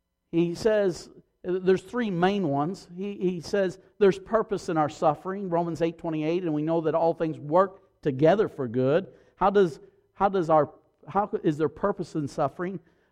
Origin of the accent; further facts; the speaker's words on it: Tennessee, United States; from my home state of Tennessee